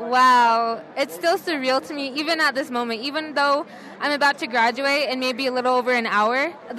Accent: Santa Clara Pueblo, New Mexico, United States; I'm from Santa Clara Pueblo.

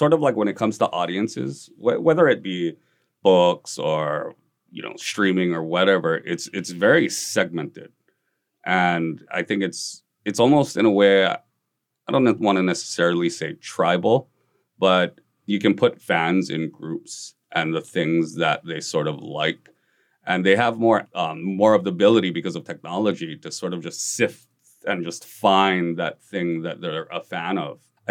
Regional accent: Kahaluu, Hawaii, United States; I grew up in Kahalu. There's no writers and, you know what I mean?

